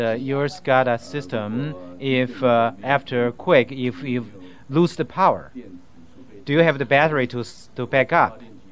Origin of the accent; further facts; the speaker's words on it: Japan; English is a second language; I'm coming from Japan.